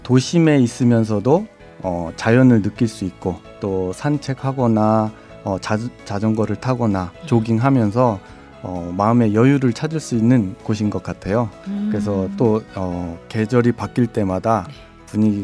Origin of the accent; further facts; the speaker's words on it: Daejeon, South Korea; moved away as an adult; now in Fukuoka, Japan; 네. 한국 대전이 고향입니다. 그리고 일본 후쿠오카에 온 지 벌써 13년이 되었네요.